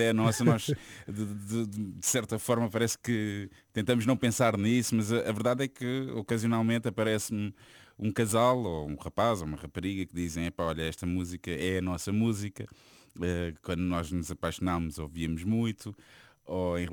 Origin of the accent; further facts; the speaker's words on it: Almada, Setúbal, Portugal; now in Lisbon, Portugal; há coisa de 2 anos, sensivelmente, eu voltei para Almada, por assim dizer. É assim, eu cresci em Cacilhas, em Almada, fiz lá quase a minha vida toda, mas já há uns anos que estou a morar em Lisboa.